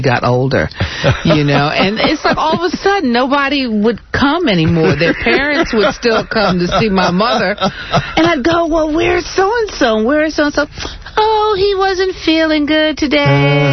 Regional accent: New York, United States; also born or lived in Virginia; now in Houston, United States; No. No, I'm actually a New Yorker.

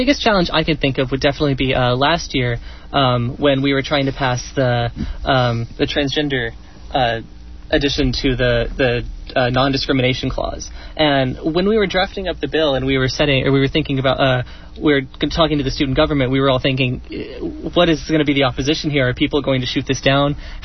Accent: Spring, Texas, United States; Actually, I was born Texas raised. I grew up in Spring, Texas. Way up there.

